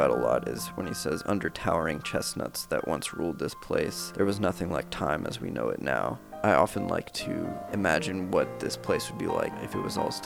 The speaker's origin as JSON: {"language": "English", "town": "Huntington", "country": "United States", "tie": "born or raised there", "said": "You know, I grew up here in Huntington. I wanted to leave as soon as I could. I did."}